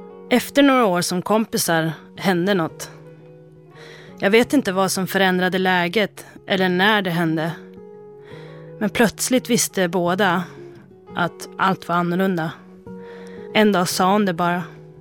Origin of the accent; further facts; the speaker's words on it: Norrland, Sweden; Men som norrlänning och uppväxt i en liten by, då är jag van att lösa konflikter